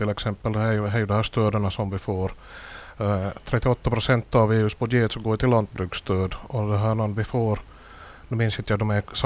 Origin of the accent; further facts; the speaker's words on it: Pedersöre, Ostrobothnia, Finland; Jag kommer från Pedersöre och har varit jordbrukare sedan 1995.